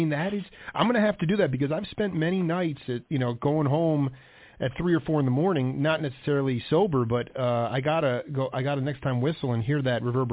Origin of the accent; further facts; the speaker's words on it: New York, United States; I grew up in New York.